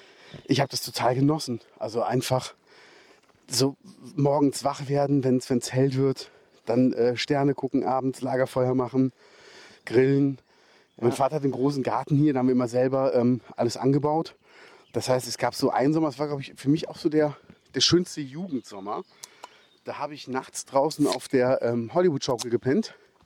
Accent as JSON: {"language": "German", "town": "Cologne", "region": "North Rhine-Westphalia", "country": "Germany", "tie": "born or raised there", "said": "Ich bin ja in Köln zur Schule gegangen."}